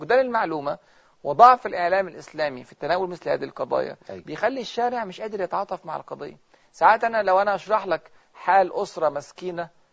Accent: Egypt; أنا مش بقول الكلام عشان إحنا مصريين

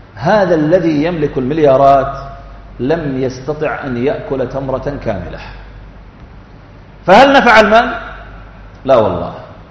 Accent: Saudi Arabia; قصة عن أحد التجار عندنا في السعودية

